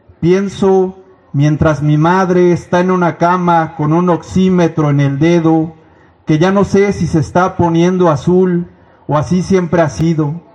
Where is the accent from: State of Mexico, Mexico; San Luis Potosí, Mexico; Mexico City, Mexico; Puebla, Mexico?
Mexico City, Mexico; Iztapalapa; vengo de la comunidad de Xochitlanesi, que es una comunidad que se encuentra en Iztapalapa, la Iztapalapa insumisa, sin agua para el mundo. Es una comunidad de más de 100 familias